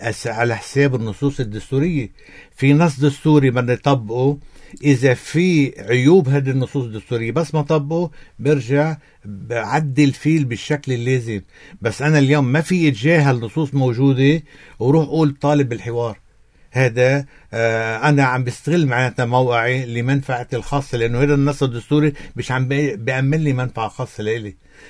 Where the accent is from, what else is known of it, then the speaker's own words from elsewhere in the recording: Lebanon; عندنا بلبنان ديماغوجية عند السياسيين